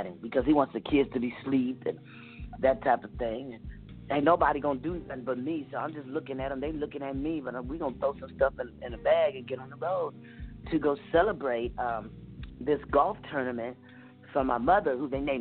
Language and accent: English; Chicago, Illinois, United States; now in Tracy, United States; I'm from Chicago